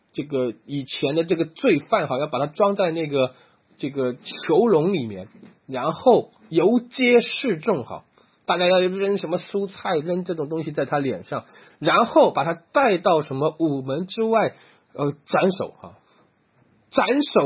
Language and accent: Chinese; China; 你说我们中国人也是一样哈